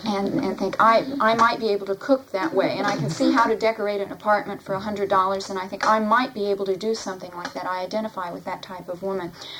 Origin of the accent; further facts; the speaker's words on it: Indiana, United States; I remember growing up in Indiana, and we used to laugh about the Indianapolis Star